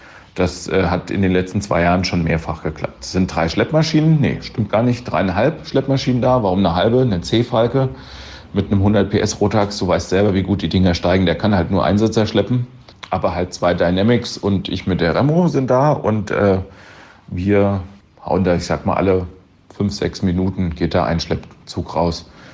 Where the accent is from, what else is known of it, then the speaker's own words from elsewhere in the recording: Schwalmstadt-Ziegenhain, Hesse, Germany; Ja, das Ganze findet statt in Schwalmstadt-Ziegenhain auf dem Flugplatz Der Ring. Das ist der Ort, wo ich aufgewachsen bin. Ich habe da auch vor 25 Jahren das Fliegen begonnen auf diesem Platz.